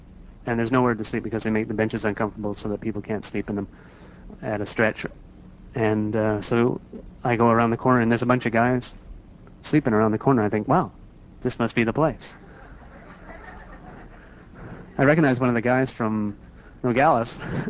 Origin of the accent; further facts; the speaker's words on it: Canada; I'm not really a bum. I'm a Canadian.